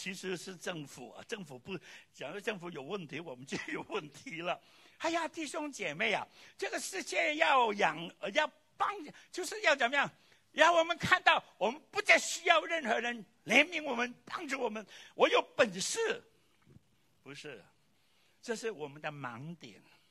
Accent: Fujian, China; 我们就因为我们是闽南人呢、啊、福建人呢、啊

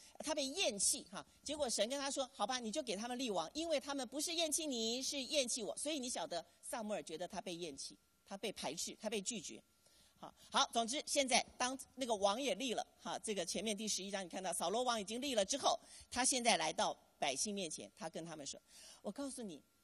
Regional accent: Taiwan; 我们台湾人叫外婆，你们叫姥姥是不是？

